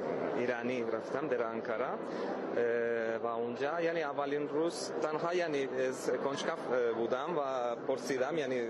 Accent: Spain; Persian is a second language; now in Turkey; اهل اسپانیا هستم، اما در ترکیه زندگی میکنم.

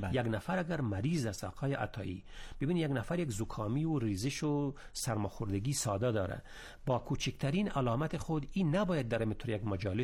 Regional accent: Afghanistan; تجربه خودم است به عنوان یک افغان

